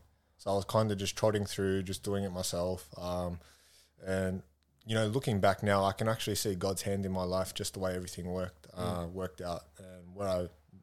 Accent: Revesby, New South Wales, Australia; So I grew up in Revesby.

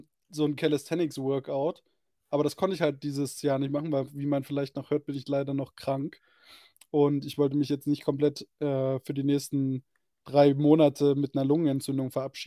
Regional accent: East Germany, Germany; Ich darf das sagen, ich bin aus Ostdeutschland.

